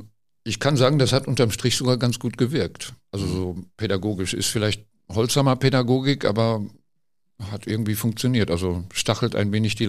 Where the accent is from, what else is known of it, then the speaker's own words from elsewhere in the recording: Recklinghausen, North Rhine-Westphalia, Germany; ich komme aus Recklinghausen-Suderwich, das war Sachsenstraße